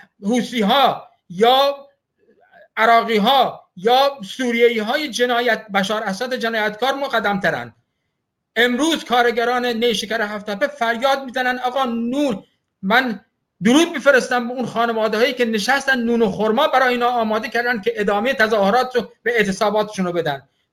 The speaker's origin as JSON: {"language": "Persian", "town": "Ahvaz", "region": "Khuzestan", "country": "Iran", "tie": "born or raised there", "said": "در اهواز و اینها که دیگه در واقع زادگاه من و جایگاه من و پایگاه من بودن. اهواز و هفتپه و شوش و در واقع سایر شهرستان‌های خوزستان."}